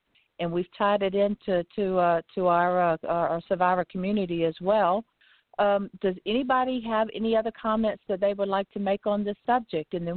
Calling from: Lighthouse Point, Florida, United States; I'm calling in from Lighthouse Point, Florida.

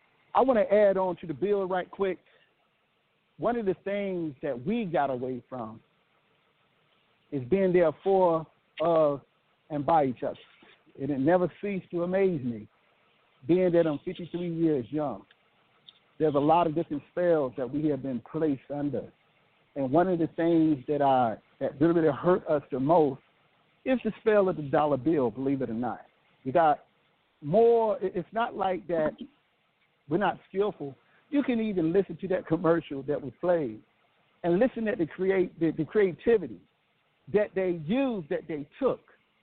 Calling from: Nashville, Tennessee, United States; I'm calling from Nashville, Tennessee.

